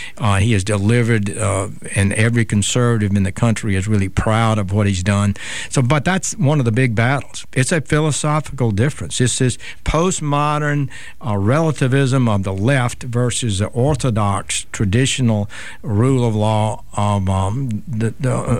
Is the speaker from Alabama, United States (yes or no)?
yes; Camden, Alabama, United States; we're both from Camden. I'm from Camden, Alabama, and he's from Camden, Arkansas.